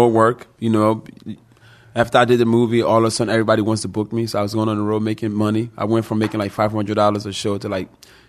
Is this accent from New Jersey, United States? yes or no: no; Philadelphia, Pennsylvania, United States; I was raised in Philly, so when I did that movie, I was in Philly.